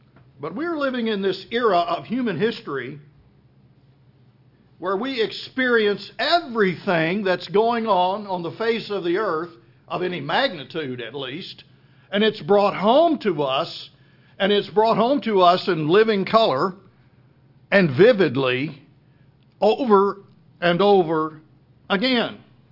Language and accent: English; Plainview, Texas, United States; Back in 1973, I grew up in Plainview, Texas, and my brother was killed in a tornado that struck Plainview, Texas.